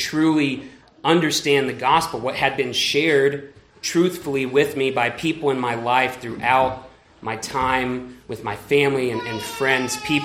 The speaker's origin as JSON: {"language": "English", "region": "Texas", "country": "United States", "tie": "born or raised there", "said": "So like I said, I grew up in Texas, and I grew up going to church"}